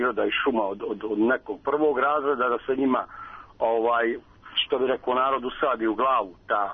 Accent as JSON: {"language": "Bosnian", "country": "Bosnia & Herzegovina", "tie": "born or raised there", "said": "ja imam 43 godine i rođen sam inače u Bosni. Bila mi je šuma sa tri strane kući."}